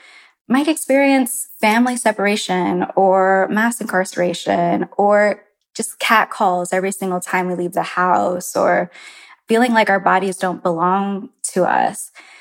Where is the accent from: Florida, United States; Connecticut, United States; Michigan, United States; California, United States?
Florida, United States; Orlando; also born or lived in Puerto Rico; now in New York, United States; I was born in New York, but I left when I was really young to Puerto Rico and then to Florida. But I grew up in Orlando identifying as Nuyorican because my parents were very Nuyorican. And then I moved to New York after high school.